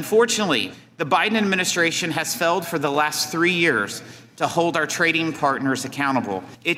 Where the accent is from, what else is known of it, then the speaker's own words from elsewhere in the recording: Missouri, United States; when I speak to farmers in my home state of Missouri